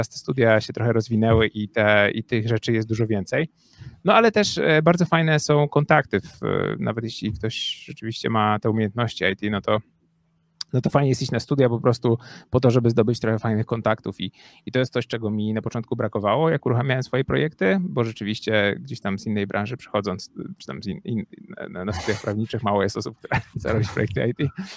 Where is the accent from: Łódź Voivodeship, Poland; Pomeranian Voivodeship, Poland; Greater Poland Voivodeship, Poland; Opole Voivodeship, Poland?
Łódź Voivodeship, Poland; Łódź; now in Warsaw, Poland; No i jak przyjechałem do Warszawy, bo jestem z Łodzi